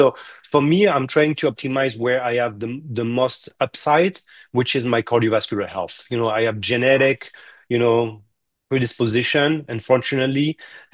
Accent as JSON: {"language": "English", "country": "France", "lives_now": "New York, United States", "said": "I'm from France, I live in New York, so friends I don't see all the time, but I grew up with, I went to med school"}